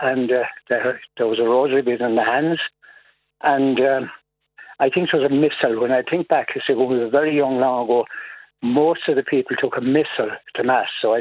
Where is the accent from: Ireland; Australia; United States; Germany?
Ireland; Castlegregory, County Kerry; I'm from Castle Gregory.